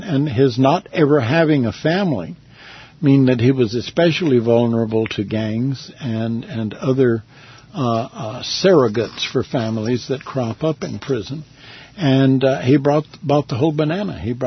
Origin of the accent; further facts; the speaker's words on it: Cloverleaf, Texas, United States; and I'm from Cloverleaf.